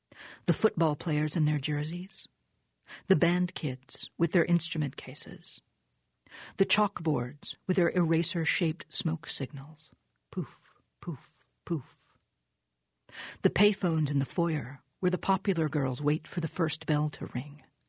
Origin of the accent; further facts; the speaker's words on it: Little Rock, Arkansas, United States; my mom and dad were living in Little Rock, my hometown.